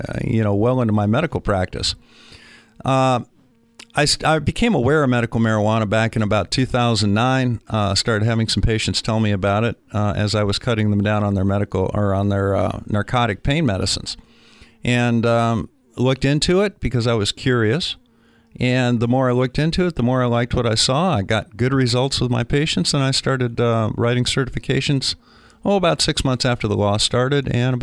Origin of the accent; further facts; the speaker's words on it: Gobles, Michigan, United States; also born or lived in Florida; I'm from Goebbels, Michigan, down by Kalamazoo. Grew up down there and in Florida.